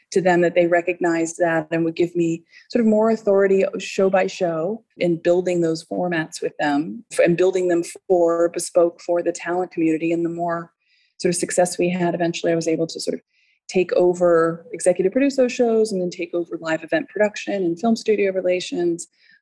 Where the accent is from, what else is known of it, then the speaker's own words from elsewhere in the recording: Saint Croix, U.S. Virgin Islands; also born or lived in England / Florida; I was born in Florida, but then I was raised, my mom remarried an English gentleman when I was really young. So I was raised primarily between St. Croix and England.